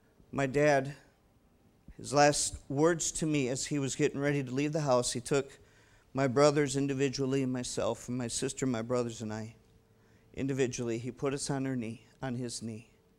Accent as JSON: {"language": "English", "country": "South Korea", "tie": "born or raised there", "said": "Growing up in South Korea, I was a soccer player."}